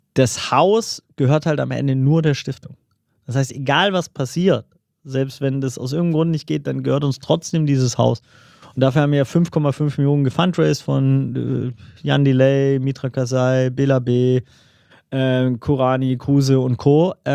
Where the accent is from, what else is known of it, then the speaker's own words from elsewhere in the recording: Baden-Württemberg, Germany; Ich habe so als Schwabe das Problem